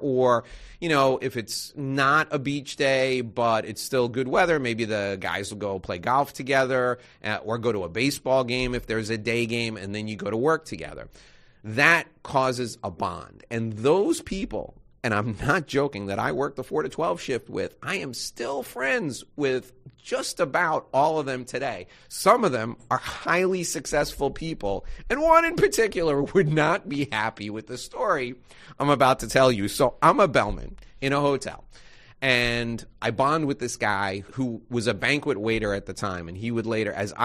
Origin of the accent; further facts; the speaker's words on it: New York, United States; I grew up in New York my whole life. I had never been exposed to guns.